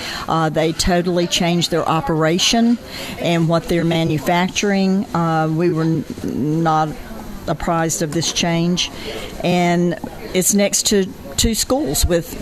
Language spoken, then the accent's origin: English; Lexington, North Carolina, United States; But we still love the area. I'm originally from North Carolina, Lexington, barbecue capital of the world.